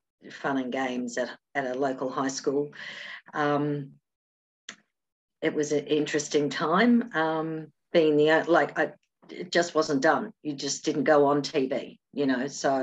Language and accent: English; Spotswood, Victoria, Australia; also born or lived in Williamstown; I'm a Western Suburbs Melbourne girl. I was born in Williamstown and raised in Spotswood, South Kingsville. Went to Paisley High School